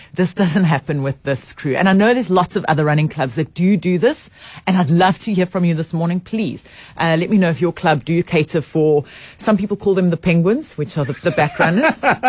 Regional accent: Cape Town, Western Cape, South Africa; I'm from Cape Town.

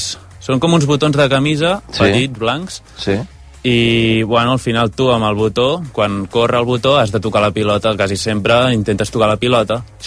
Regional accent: Centelles, Catalonia, Spain; sempre he jugat des de l'associació d'Osona, que soc de Centelles

